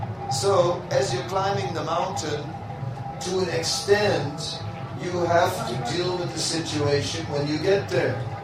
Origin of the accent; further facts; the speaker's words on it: Netherlands; English is a second language; You know, I am from Holland, and we have lots of, traditionally there are the ships.